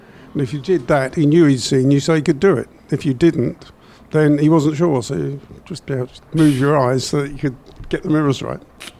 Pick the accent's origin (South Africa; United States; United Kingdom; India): United Kingdom; England; "Oh, we're from England." "Oh, yeah? Whereabouts in England?" "Middle.